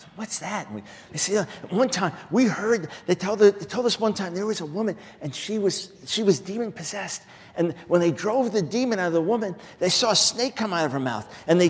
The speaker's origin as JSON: {"language": "English", "region": "New York", "country": "United States", "also_born_or_lived": "Pensacola", "lives_now": "North Carolina, United States", "said": "Whenever I travel, if someone says, where are you from? I always say New York. I live in North Carolina, but from New York."}